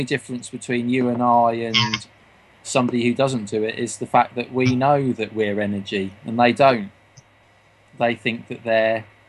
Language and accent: English; Banbury, South East England, United Kingdom; also born or lived in London / Berkshire; Yeah, I was born in London, yeah. But we moved away from London when I was quite young to a county called Berkshire, and then up here to Banbury, which is near Oxford.